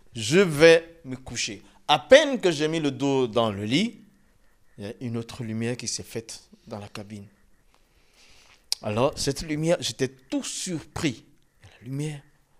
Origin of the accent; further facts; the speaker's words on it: Côte d’Ivoire; first language Dioula; French is a second language; parce que chez nous, en Côte d'Ivoire, on n'est pas arabophone.